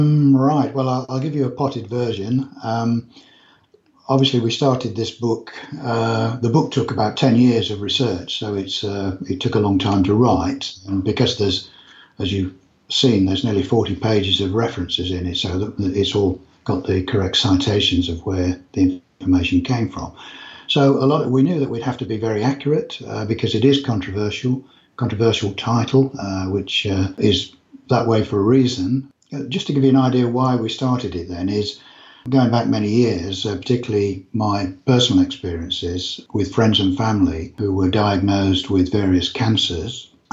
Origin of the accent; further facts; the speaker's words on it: England, United Kingdom; Yes, we're English, and we're in the UK.